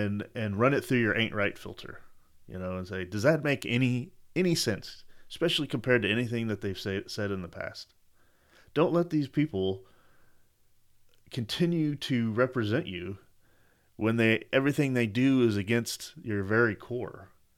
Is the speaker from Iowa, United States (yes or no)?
no; Texas, United States; I mean, I'm a Texan first and foremost